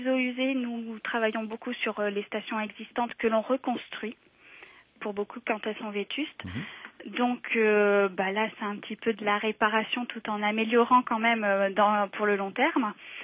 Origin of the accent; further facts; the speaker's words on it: Nouvelle-Aquitaine, France; Moi, je viens de la Gironde, donc il y a une très très belle région.